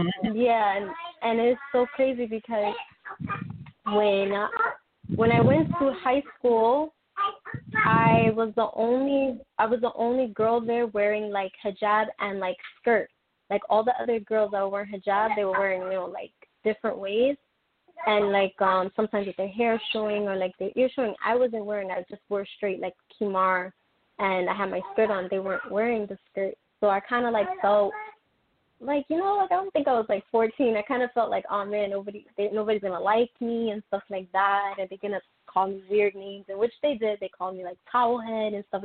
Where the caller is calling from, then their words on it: Queens, New York, United States; I'm calling from Queens, New York.